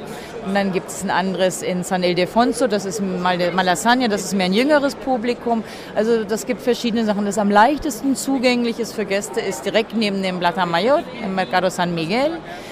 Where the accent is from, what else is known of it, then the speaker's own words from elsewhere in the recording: Germany; now in Madrid, Spain; Ich selbst bin Deutsche, bin vor 16 Jahren nach Madrid gezogen und mich eigentlich von Anfang an willkommen gefühlt.